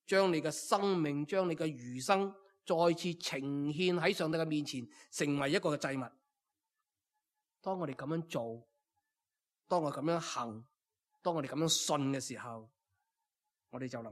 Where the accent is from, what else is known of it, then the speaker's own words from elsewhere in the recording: Hong Kong; 我们香港人最紧要歪嘛